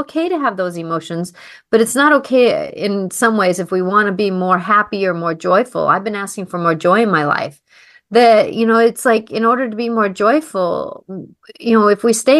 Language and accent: English; Seattle, Washington, United States; because I grew up in Seattle myself